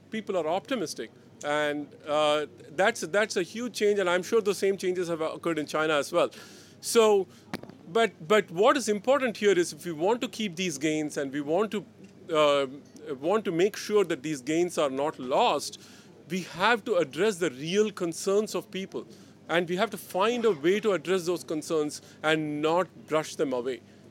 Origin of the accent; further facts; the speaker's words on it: India; And I come from India, where we practice untrammeled democracy.